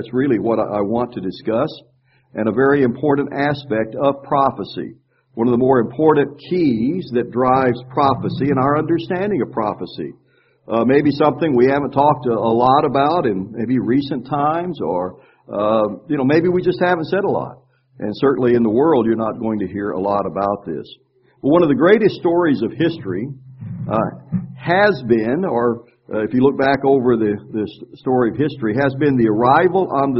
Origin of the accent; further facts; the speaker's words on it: Arkansas, United States; And I tell her, well, you know, I'm from Arkansas. I have a very limited vocabulary.